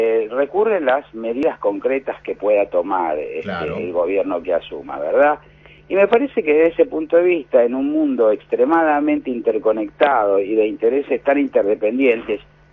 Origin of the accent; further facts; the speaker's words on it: Argentina; como los argentinos en 2000, 2001, 2002, 2003 dependimos nosotros mismos también